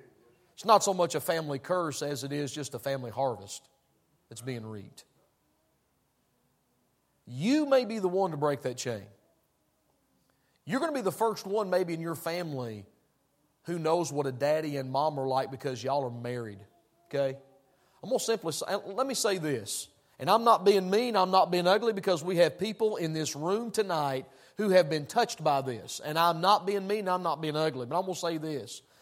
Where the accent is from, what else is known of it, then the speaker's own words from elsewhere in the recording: Tennessee, United States; I mean, I'm from Tennessee. If we think down there, I know y'all think up here.